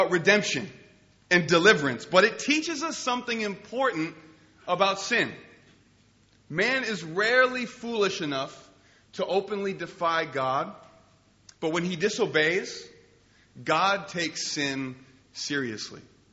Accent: United States; accent: American; I'm an American, if you couldn't tell by my ludicrous accent.

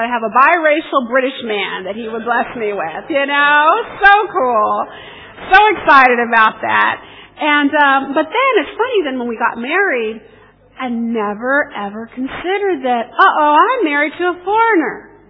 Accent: United States; Certainly being an American, a Yank. Yeah, there we go, my other fellow American out there.

